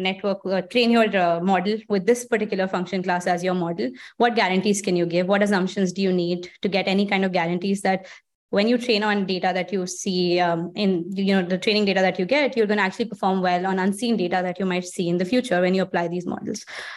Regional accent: India; moved away as an adult; now in United States; I grew up in India. I did my undergrad in India in IIT Delhi. And after that, I moved to the US to start my PhD. And this was in the year of 2015

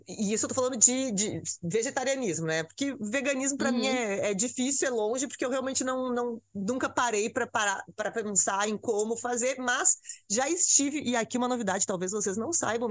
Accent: Rio Grande do Sul, Brazil; por ser gaúcha, eu e o Thiago, meu marido, somos gaúchos

